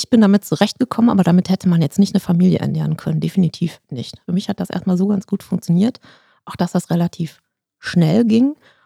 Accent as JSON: {"language": "German", "town": "Duisburg", "region": "North Rhine-Westphalia", "country": "Germany", "tie": "born or raised there", "said": "Ich bin in Duisburg geboren. Ich bin in Rheinhausen aufgewachsen."}